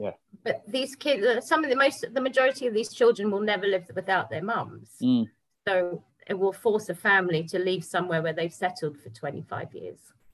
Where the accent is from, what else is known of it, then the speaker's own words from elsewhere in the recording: South Africa; I'm from South Africa.